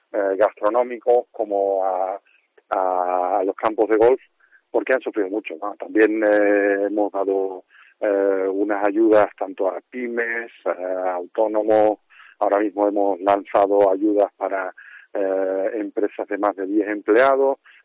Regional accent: Benahavís, Andalusia, Spain; born there; Yo nací en Benavís hace 46 años.

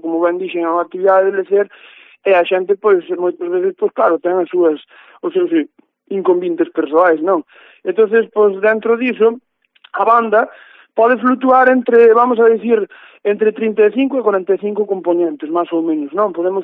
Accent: Lourenzá, Galicia, Spain; Bueno, eu concretamente non son de Foz, eu son de Lourenzá

